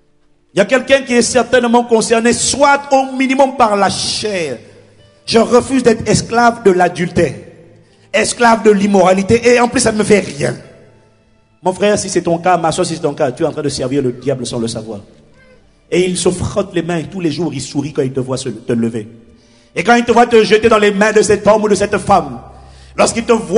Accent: France; chez nous en France

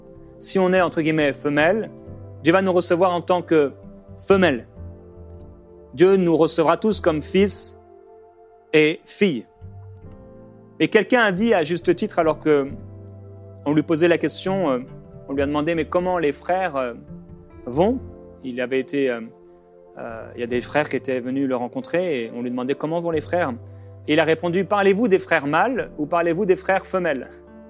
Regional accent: Brittany, France; Je suis et je viens de la Bretagne et les Bretons sont têtus.

